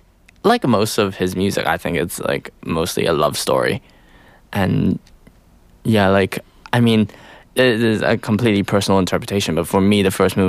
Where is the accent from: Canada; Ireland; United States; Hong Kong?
Hong Kong; also born or lived in London; Because I was living in London at the time. And I'm from Hong Kong personally